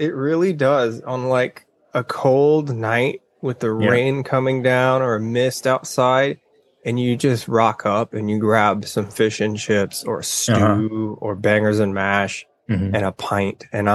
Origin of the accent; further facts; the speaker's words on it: United States; I'm American, she's Canadian, so our dumb asses thought, yeah, we just bring tents.